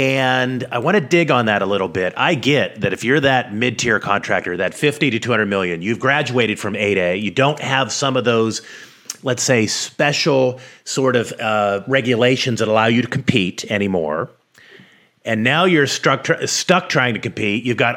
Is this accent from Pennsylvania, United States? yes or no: yes; Pennsylvania, United States; I grew up in Pennsylvania